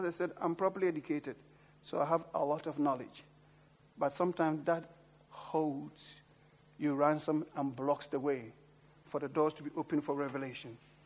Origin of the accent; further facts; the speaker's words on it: England, United Kingdom; Because I'm English. I don't want to upset them.